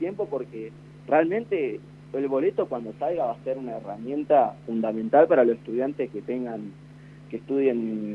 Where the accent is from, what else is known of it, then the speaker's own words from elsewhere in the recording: Santa Isabel, La Pampa, Argentina; Mira, de Santa Isabel, el último dato que tengo, porque yo tampoco viajo mucho a mi pueblo